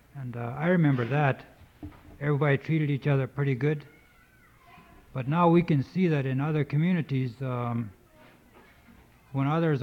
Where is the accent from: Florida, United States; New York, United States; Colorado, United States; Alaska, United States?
Alaska, United States; Stevens Village; born there; I was born in Stevens Village.